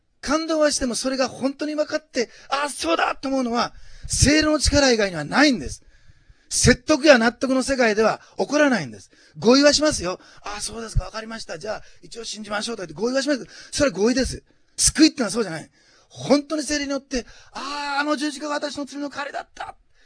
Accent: Osaka, Japan; 学生時代、私、大阪出身なんですけど、

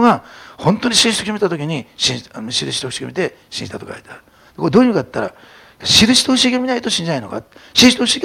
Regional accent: Osaka, Japan; 大阪出身なんで勘弁ね。

